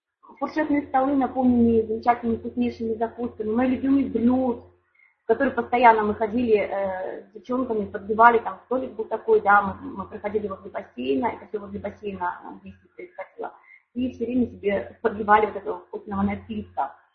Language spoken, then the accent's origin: Russian; Tyumen, Tyumen Oblast, Russia; я из Тюмени.